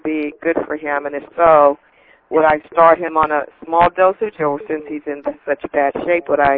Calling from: Florida, United States; from Florida.

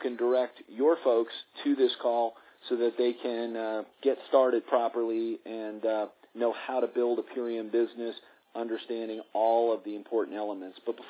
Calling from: Colorado, United States; I'm calling in from Colorado this evening.

